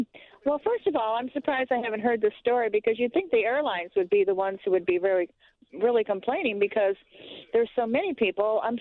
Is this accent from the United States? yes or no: yes; Detroit, Michigan, United States; For Pete's sakes, I grew up in Detroit. We used to go to Windsor just for lunch.